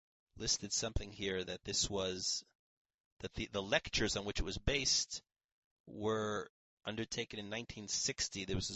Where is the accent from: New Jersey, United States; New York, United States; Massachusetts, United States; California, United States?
New Jersey, United States; I was a public school student in growing up in New Jersey.